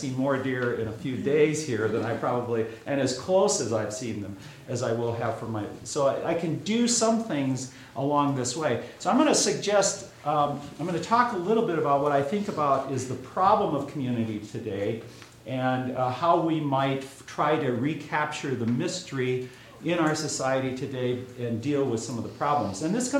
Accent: Washington, United States; now in Fargo, United States; my local community of Fargo, the state of North Dakota, my home state of Washington

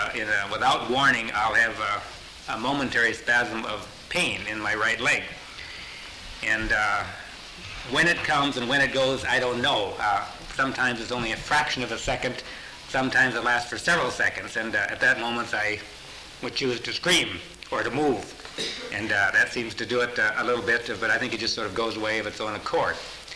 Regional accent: Sioux Falls, South Dakota, United States; from Sioux Falls, South Dakota.

